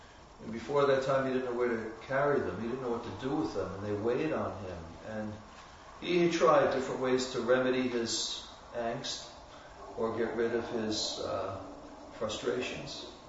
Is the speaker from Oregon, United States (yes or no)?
no; New York, United States; from New York, and if you're ever in New York, come and visit, say hello